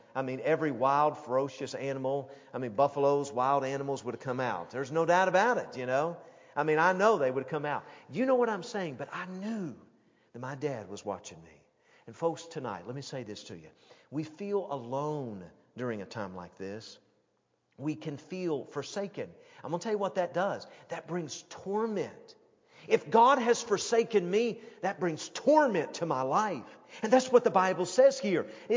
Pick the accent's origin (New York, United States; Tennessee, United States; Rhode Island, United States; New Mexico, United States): Tennessee, United States; Powell; We lived on a dead-end street growing up on Rollins Lane in Powell, Tennessee.